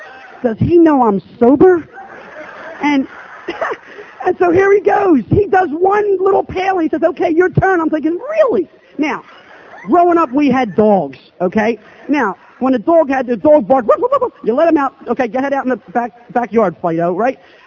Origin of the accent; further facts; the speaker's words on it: Philadelphia, Pennsylvania, United States; And here I am from South Philly wearing … cut-off T-shirts, you know, smoke hanging out my mouth, you know.